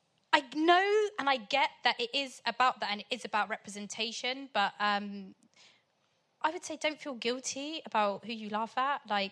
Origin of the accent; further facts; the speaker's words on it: Portsmouth, South East England, United Kingdom; It's the fact that I'm from Pompey.